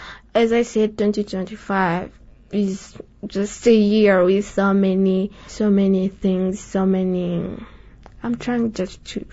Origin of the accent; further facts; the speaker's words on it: South Kivu, DR Congo; I was born here and I grew up here in South Kivu.